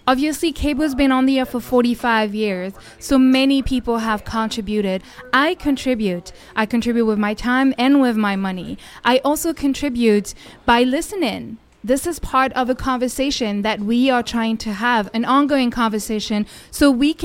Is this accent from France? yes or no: yes; France; moved away; because I am originally from France, and in my country there's actually no community radios.